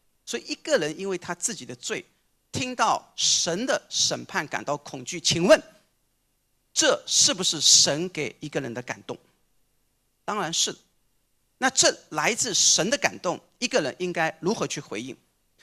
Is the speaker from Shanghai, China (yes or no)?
yes; Shanghai, China; accent: Shanghainese; 如果用我们上海话来说、就是拎不清，